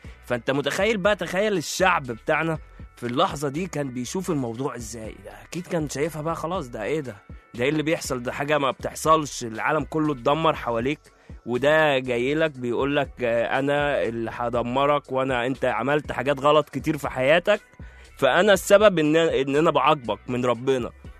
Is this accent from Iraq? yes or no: no; Egypt; انا كبلد كمصري هحب ان انا اعيش في استقرار